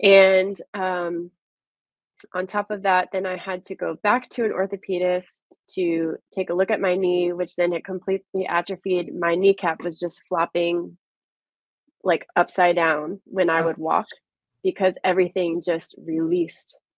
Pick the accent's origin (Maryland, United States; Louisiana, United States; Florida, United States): Maryland, United States; I'm from Maryland originally. The theater that I used to see all the dance companies was the Kennedy Center.